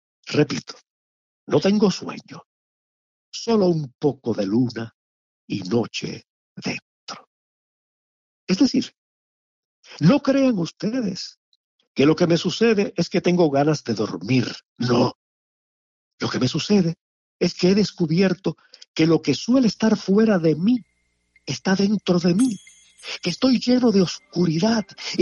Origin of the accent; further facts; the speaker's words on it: Cuba; Ya sabemos, ustedes y yo como cubanos